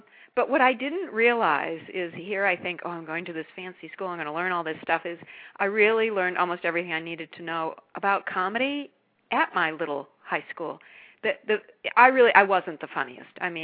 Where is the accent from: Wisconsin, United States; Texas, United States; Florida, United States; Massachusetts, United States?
Massachusetts, United States; Brockton; Now, when I was growing up there, you know, people, we just use fists and knives.